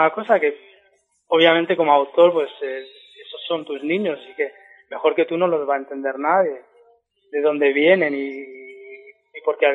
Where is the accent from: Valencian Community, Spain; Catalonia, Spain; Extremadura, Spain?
Catalonia, Spain; now in Madrid, Spain; Yo ahora resido en Madrid, soy de allí, bueno, yo soy un chico del Baix Llobregat